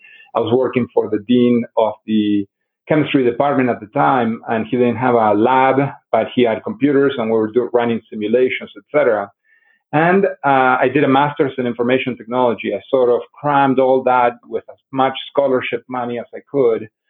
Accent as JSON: {"language": "English", "region": "Río Negro", "country": "Argentina", "tie": "born or raised there", "lives_now": "Denver, United States", "said": "I'm originally from Argentina. So my story sort of goes like this. I grew up in the Patagonia region of Argentina, a state called Rio Negro, an area that resembles Wyoming, Montana, Colorado. I live in Colorado now, in Denver, Colorado."}